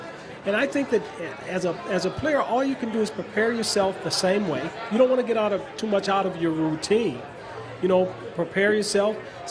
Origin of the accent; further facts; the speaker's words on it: California, United States; I did. I grew up in Southern California.